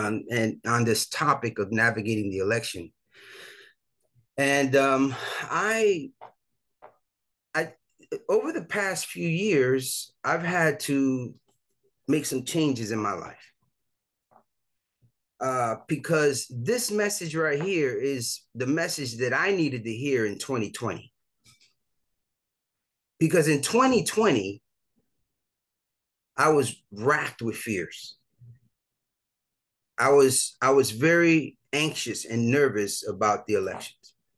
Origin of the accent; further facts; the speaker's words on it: New York, United States; I hail from Harlem. I am a son of Harlem.